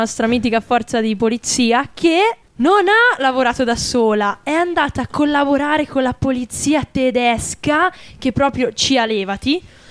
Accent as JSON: {"language": "Italian", "town": "Milan", "region": "Lombardy", "country": "Italy", "said": "sono di Milano, io non è che sono di Terni che toglie tutte le lettere, eh?"}